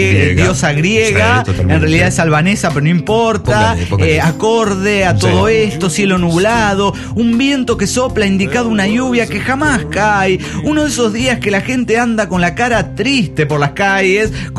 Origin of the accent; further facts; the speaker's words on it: Cali, Valle del Cauca, Colombia; en Cali, mi ciudad natal, Cali, Colombia, tuvimos un alcalde ciego.